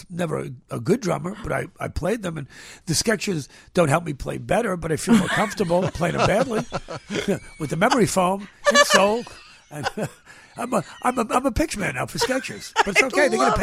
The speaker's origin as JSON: {"language": "English", "region": "New York", "country": "United States", "lives_now": "Los Angeles, United States", "said": "I'm from New York. I've lived in L.A. for a long time."}